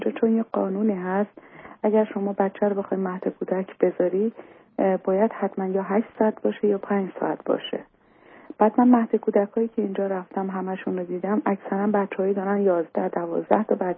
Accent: Iran; now in Germany; من تازه 5 سال وارد آلمان شدم آقای دکتر. من از ایران فرار کردم، من اومدم اینجا

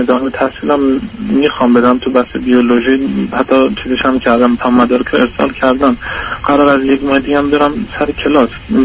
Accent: Iran; moved away; از ایران که من اومدم اینجا

